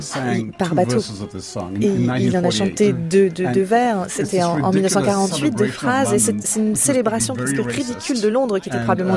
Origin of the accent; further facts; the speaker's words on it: Sri Lanka; quand j'ai grandi au Sri Lanka, j'ai entendu beaucoup je peux citer beaucoup en fait d'auteurs sri lankais, d'artistes sri lankais